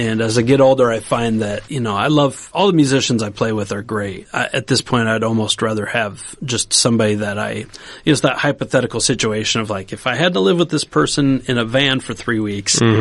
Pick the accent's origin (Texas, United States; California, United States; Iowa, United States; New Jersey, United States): Iowa, United States; Norwalk; I grew up in the Des Moines area, Norwalk primarily, just a little bit south of the Des Moines airport there. Went to high school there, graduated from there